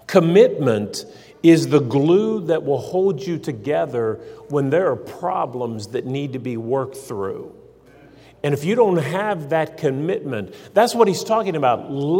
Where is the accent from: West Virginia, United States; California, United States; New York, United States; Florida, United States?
West Virginia, United States; My wife grew up in Missouri, and she grew up as a girl. And I grew up in West Virginia, and I grew up as a boy.